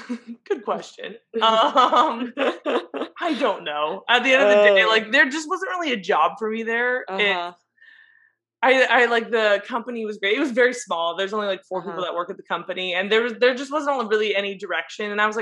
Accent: San Diego, California, United States; Yeah, I'm from San Diego.

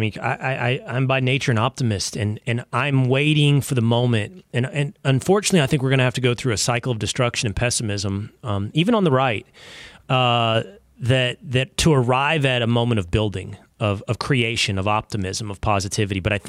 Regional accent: Texas, United States; and I'm from Texas, and most people from the South and from Texas are at least in part, you know, direct lineage from the Scotch-Irish.

